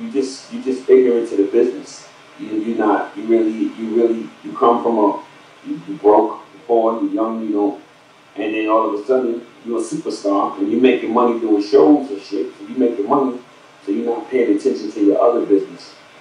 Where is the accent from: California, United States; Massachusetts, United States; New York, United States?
New York, United States; Bronx; my family and the people that I grew up with in the Bronx would not have allowed that production company.